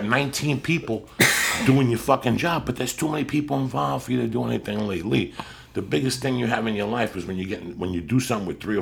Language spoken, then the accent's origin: English; North Bergen, New Jersey, United States; That's what I realized growing up in North Bergen, New Jersey.